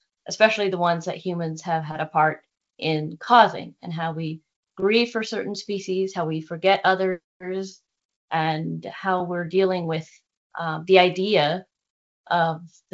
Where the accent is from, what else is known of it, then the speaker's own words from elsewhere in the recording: Seattle, Washington, United States; And I'm from Seattle, and you can't see the night sky, which is a bummer from all the light pollution.